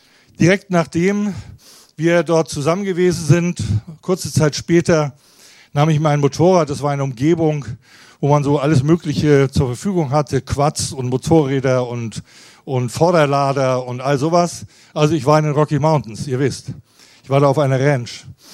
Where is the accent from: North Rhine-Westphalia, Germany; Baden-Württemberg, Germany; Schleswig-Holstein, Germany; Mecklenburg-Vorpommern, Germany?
Schleswig-Holstein, Germany; Kiel; born there; Kiel, der Ort, wo ich geboren bin, schafft es nicht, in die erste Liga zu kommen.